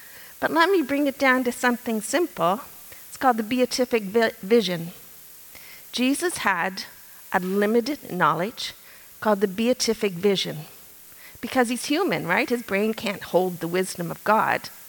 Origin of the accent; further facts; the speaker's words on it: Dartmouth, Nova Scotia, Canada; I grew up in Dartmouth, Nova Scotia